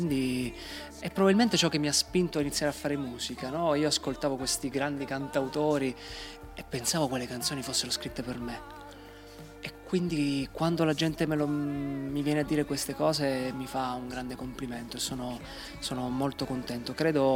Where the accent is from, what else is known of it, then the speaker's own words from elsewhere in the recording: Taranto, Apulia, Italy; Ciò che in qualche modo sta succedendo a Taranto, nella mia terra